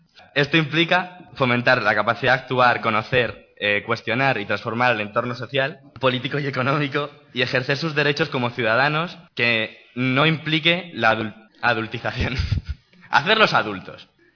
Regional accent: Rivas-Vaciamadrid, Community of Madrid, Spain; Venimos de Rivas y hemos venido a explicaros un poco el proyecto

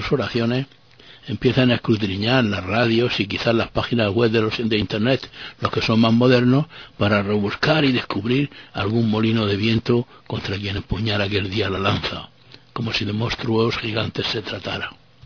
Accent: Spain; moved away as an adult; cuando salí de España por la primera vez para continuar mis estudios en un ambiente dominado por franceses

